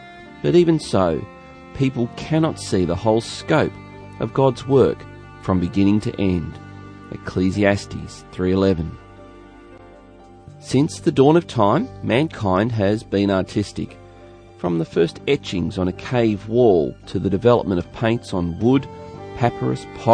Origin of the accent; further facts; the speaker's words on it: Geelong, Victoria, Australia; I grew up in Geelong, well, more precisely, Corio. In fact, I grew up literally between an oil refinery and an abattoir.